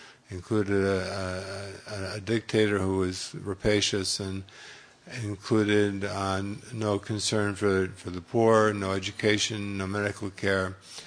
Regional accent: United States; Yeah, we're not in a position to say that this intervention will fix things because we're American and we know what we're doing

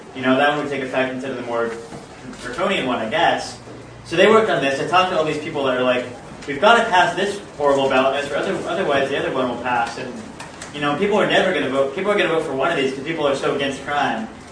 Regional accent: Portland, Oregon, United States; from Portland.

